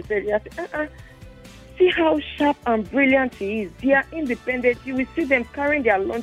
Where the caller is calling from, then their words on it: Ikorodu, Lagos, Nigeria; I'm a colleague from Ikorodu.